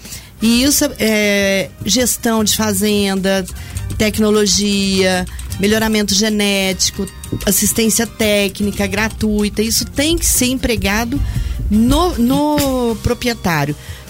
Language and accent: Portuguese; Minduri, Minas Gerais, Brazil; also born or lived in Varginha; Sou daqui de Minduri também. Eu sou, nasci em Varginha, meus avós moram aqui. Meu pai, meu avô da Fazenda dos Lobos, era